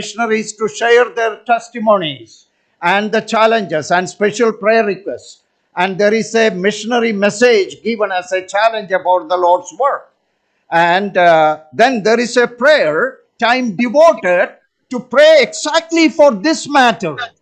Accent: Kerala, India; I remember growing up in Kerala, India, attending along with my father some of the great assembly conferences.

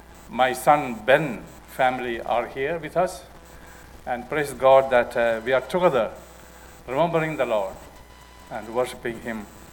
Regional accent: India; I grew up in India, where predominant religion is Hinduism.

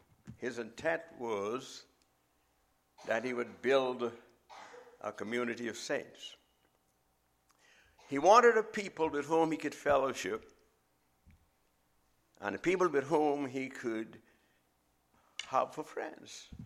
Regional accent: Nassau, New Providence, Bahamas; now in United States; I am a Bahamian. What that mean? I came from the Bahamas. Nassau, Bahamas is the capital of the Bahamas. If you know, the Bahamas is a nation of islands, and that's where I came from.

